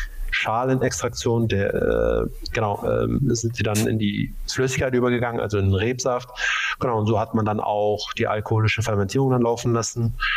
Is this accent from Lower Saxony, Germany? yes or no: yes; Braunschweig, Lower Saxony, Germany; ich bin im Norden groß geworden, ne? Braunschweiger Bub.